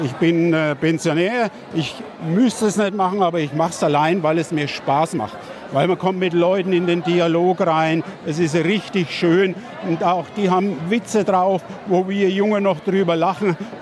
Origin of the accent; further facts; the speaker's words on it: Stockheim, Bavaria, Germany; Wir sind von Stockheim und sind extra mit der Tagespflege reingekommen